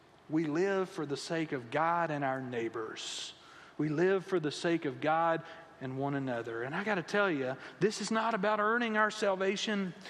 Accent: Houston, Texas, United States; I grew up in the Houston area. I've been an Astros fan my entire life.

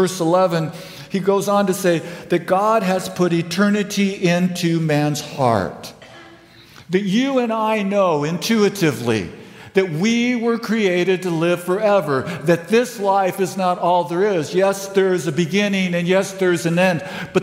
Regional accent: California, United States; and I'm from Southern California. If you go to any place that's green with water, I'm impressed.

